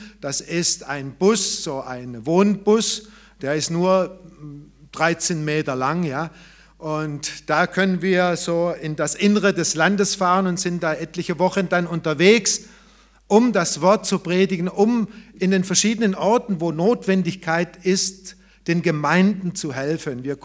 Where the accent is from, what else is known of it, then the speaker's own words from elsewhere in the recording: Unterjettingen, Baden-Württemberg, Germany; also born or lived in Herrenberg; ich bin ein Jettinger, ja, ich bin hier in Unterjettingen ja aufgewachsen, in Herrenberg im Krankenhaus geboren, ja. Und die ganze Jugendzeit hier in Jettingen zugebracht bis zum 17. Lebensjahr.